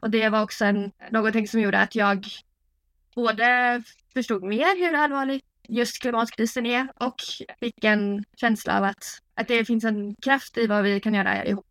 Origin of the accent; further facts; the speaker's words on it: Akershus, Norway; now in Stavanger, Norway; Jag är svensk men bor i Norge. Har växt upp i Norge. Rätt utanför Oslo.